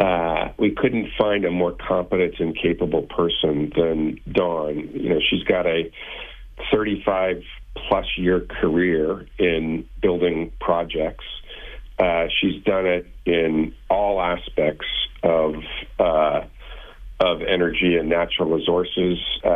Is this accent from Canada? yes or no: yes; Canada; I'm as a Canadian thrilled that someone